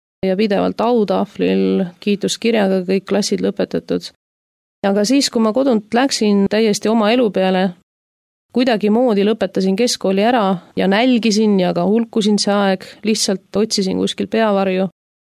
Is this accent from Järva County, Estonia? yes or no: yes; Koigi, Järva County, Estonia; Järvamaalt Koigi külast oleme pärit huvitaval kombel samast külast, kus … Käisime samas koolis ja laulsime samas ansamblis.